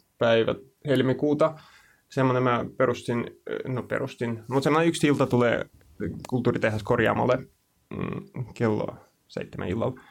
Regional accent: Russia; accent: Russian; Finnish is a second language; Mä en tiedä kuuleeko mun puheista, että mulla on venäläinen aksentti.

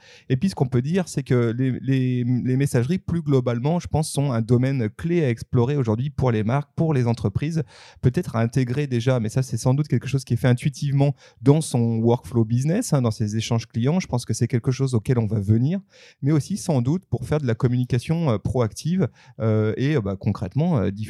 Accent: France; Évidemment, on la ressent nous aussi hein, dans, chez nous en France

